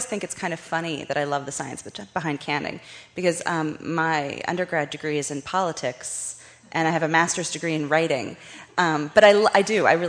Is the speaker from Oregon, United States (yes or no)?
yes; Portland, Oregon, United States; now in Philadelphia, United States; I grew up in Portland, Oregon, and I started canning with my mom when I was a kid.